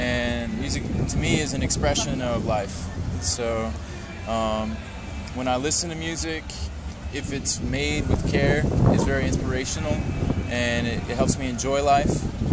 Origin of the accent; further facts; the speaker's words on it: Austin, Texas, United States; I grew up in Austin, Texas, and I've been playing saxophone for 13 years.